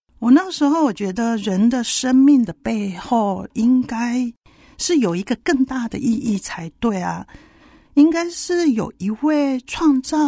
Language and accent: Chinese; Kaohsiung, Taiwan; born there; 我出生于高雄，父母都是屏东人。我的家庭和台湾大部分的家庭都是一样的，是个传统信仰的家庭。那我是家里的老三